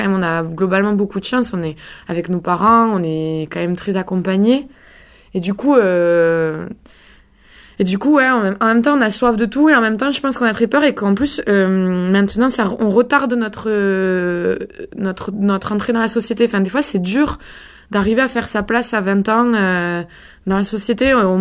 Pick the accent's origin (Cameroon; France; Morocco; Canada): France; Montpellier, Occitanie; depuis que je suis à Montpellier, enfin je suis née à Montpellier, donc il y a un moment maintenant, il y a 24 ans. Et après j'ai fait le primaire et le collège en Calandrette.